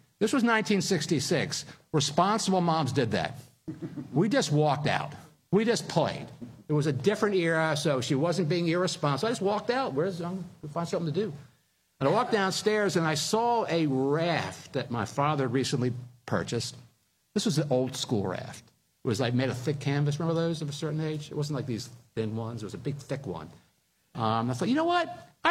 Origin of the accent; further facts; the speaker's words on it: Philadelphia, Pennsylvania, United States; about an hour and a half from where I grew up in Philadelphia. Now, note well, where I grew up, you didn't go to the beach, you went down the shore.